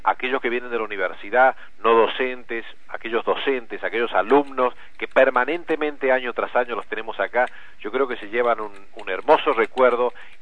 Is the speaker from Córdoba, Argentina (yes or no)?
no; Chilecito, La Rioja, Argentina; la responsabilidad como riojano, como chilecito, de bregar para que esto se mantenga en las condiciones que está